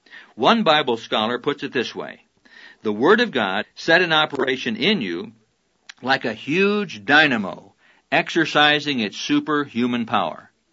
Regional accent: Neola, Iowa, United States; When I was a kid growing up in Neola, Iowa, population 900

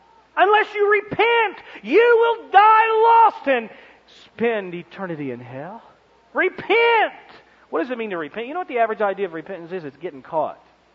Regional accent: Kansas City, Missouri, United States; Calvary Baptist Church, Southern Baptist Church, where I grew up in Kansas City.

